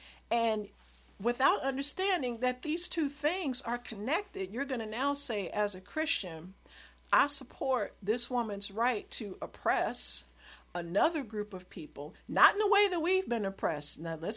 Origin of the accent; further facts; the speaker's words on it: Louisiana, United States; I grew up in Louisiana, you know, Bible Belt.